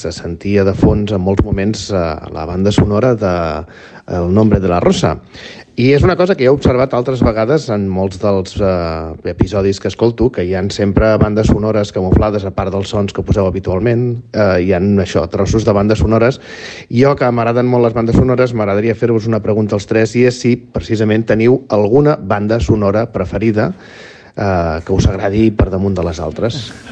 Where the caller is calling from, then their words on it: Molins de Rei, Catalonia, Spain; de Molins de Rei.